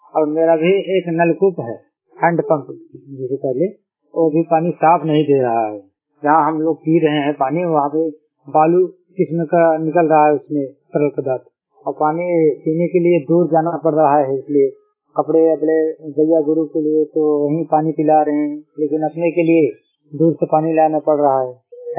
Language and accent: Hindi; Mirzapur, Uttar Pradesh, India; मेरा उम्र लगभग 38 साल, मैं जिंगौड़ी मिर्जापुर उत्तर प्रदेश का रहने वाला हूँ। मेरा पिन कोड नंबर 238001।